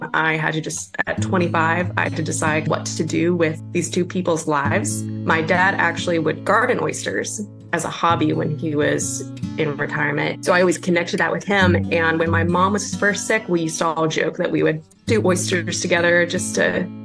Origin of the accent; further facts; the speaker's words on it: Gloucester, Virginia, United States; I grew up here in Gloucester, Virginia, right on the water.